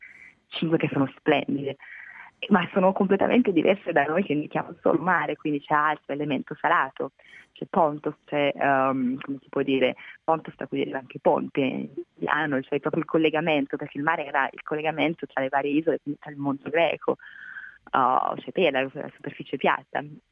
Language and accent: Italian; Tuscany, Italy; essendo io toscana